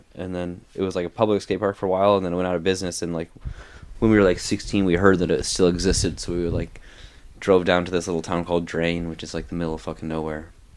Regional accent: Oregon, United States; also born or lived in Washington, United States; I was raised in Oregon. I lived in Washington until I was like 4.

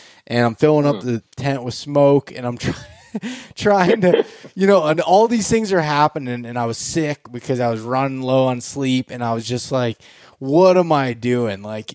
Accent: Pennsylvania, United States; even just hunting my home state in Pennsylvania

